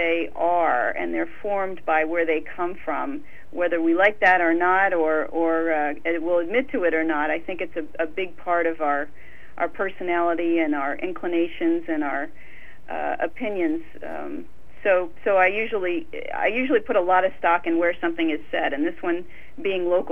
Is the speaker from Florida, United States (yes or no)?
no; Flemington, New Jersey, United States; the Lindbergh baby kidnapping trial, which took place in my hometown of Flemington, New Jersey, in which my grandmother was alive to see